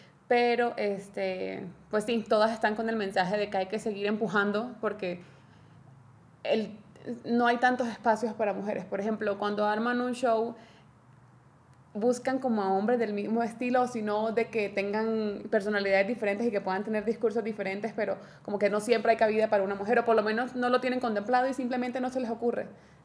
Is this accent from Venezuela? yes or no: no; Colombia; o sea, mi acento, soy colombiana